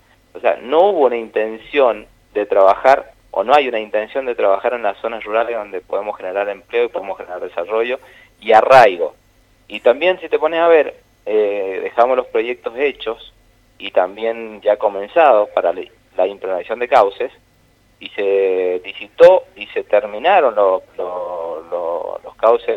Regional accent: Mendoza, Argentina; y eso no nos sirve como mendocinos

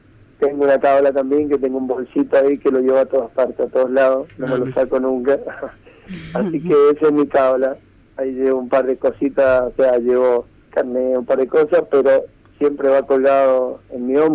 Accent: Argentina; sí, los argentinos somos de muchas cábalas

